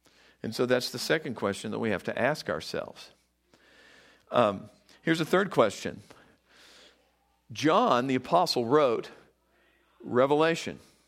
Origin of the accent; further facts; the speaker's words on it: the South, United States; Keep in mind, I grew up in the South, and I mean, that was kind of common, not 100%, but it was kind of common.